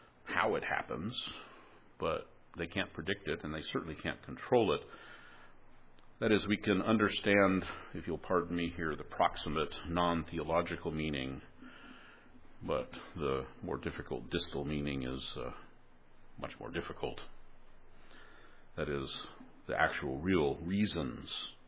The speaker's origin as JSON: {"language": "English", "region": "California", "country": "United States", "tie": "born or raised there", "said": "We're familiar with earthquakes here in California. Growing up in the Bay Area, I certainly was familiar with earthquakes."}